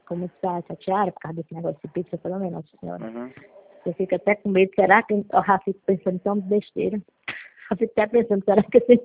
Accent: São Paulo, Brazil; Eu sou de São Paulo, eu sou paulistana, nasci na Vila Matilde.

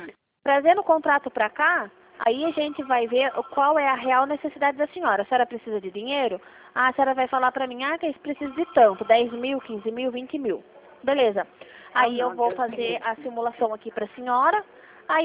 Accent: Itapetininga, São Paulo, Brazil; Sou daqui de Itapetininga mesmo.

